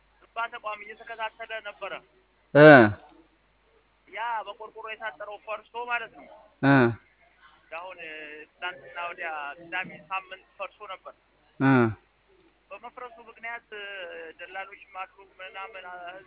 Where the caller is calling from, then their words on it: Harar, Harari Region, Ethiopia